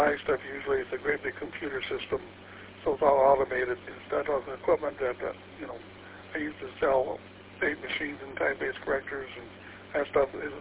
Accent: Sturgis, United States; Yeah, I grew up in Sturgis. I got interested in radio.

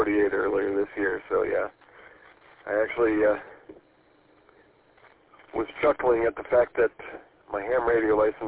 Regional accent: Sterling Heights, Michigan, United States; also born or lived in Shelby Township; I grew up in Sterling Heights and later Shelby Township, so I know all the mile road names.

